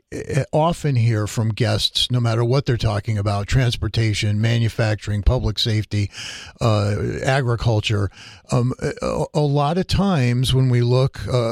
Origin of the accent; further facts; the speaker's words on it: Waterbury, Connecticut, United States; Then to my hometown of Waterbury the next night